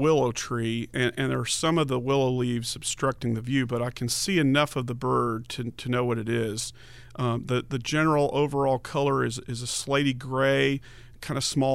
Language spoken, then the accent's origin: English; Dallas, Texas, United States; So I remember going back when growing up in Dallas, going to the public library at Preston Royal